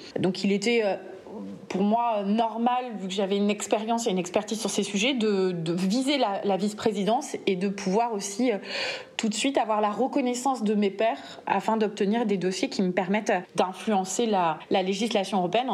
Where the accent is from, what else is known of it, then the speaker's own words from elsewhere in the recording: Limoges, Nouvelle-Aquitaine, France; now in Rennes, France; Et avant de venir à Rennes, je suis originaire de Limoges.